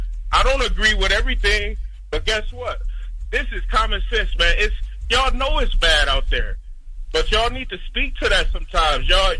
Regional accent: Milwaukee, Wisconsin, United States; And I'm from Milwaukee, and you know, the YN is everywhere.

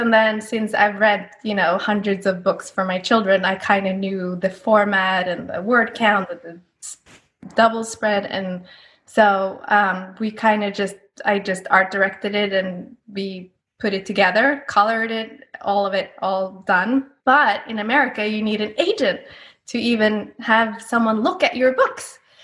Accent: Norway; English is a second language; moved away as an adult; now in New York, United States; growing up in Norway, where everyone is blonde with blue eyes

